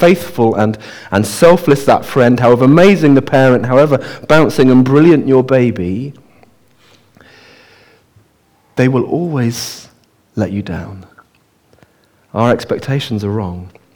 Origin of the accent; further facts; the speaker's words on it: Oxford, South East England, United Kingdom; I should have said, I was born in Oxford, so I'm a local boy who's come back